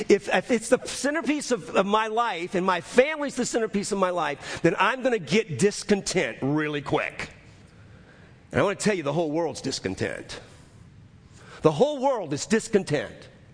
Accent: New Orleans, Louisiana, United States; I'm from New Orleans, Louisiana. I've pastored here for 34 years.

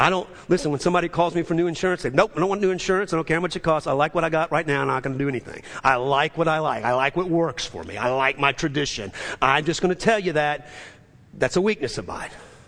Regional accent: Metairie, Louisiana, United States; I was in the kitchen table at 3612 James Drive where I grew up in Metairie, Louisiana.

